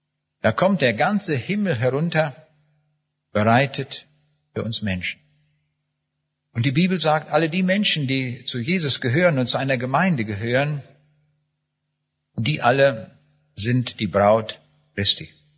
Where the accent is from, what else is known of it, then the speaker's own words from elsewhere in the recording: Kaliningrad, Kaliningrad Oblast, Russia; Königsberg waren am nächsten Tag, habe ich ihnen von dieser Begebenheit erzählt. Ich habe gesagt, das war meine Heimat, aber ist es nicht mehr.